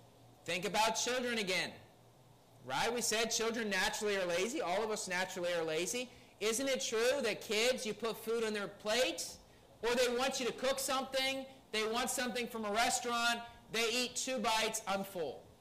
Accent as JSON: {"language": "English", "region": "West Virginia", "country": "United States", "tie": "born or raised there", "said": "I mean, and I never really went hunting growing up in West Virginia"}